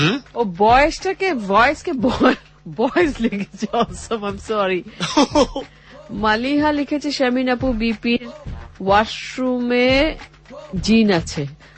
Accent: Dhaka, Dhaka Division, Bangladesh; আমি ঢাকাই মাইয়া

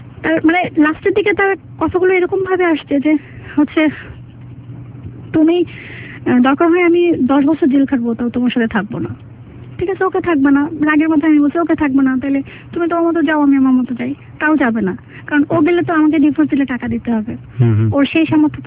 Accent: Dhaka, Dhaka Division, Bangladesh; আমি তো ঢাকাতে আসলে বড় হয়েছি

